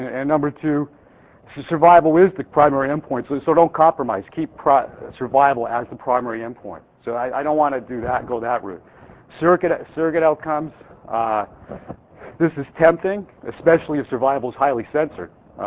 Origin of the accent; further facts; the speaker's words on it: Canada; now in United States; I'm Canadian, but I work in the States, so I always get confused now.